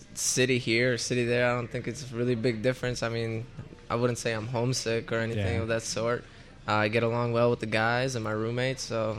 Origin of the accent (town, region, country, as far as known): Chicago, Illinois, United States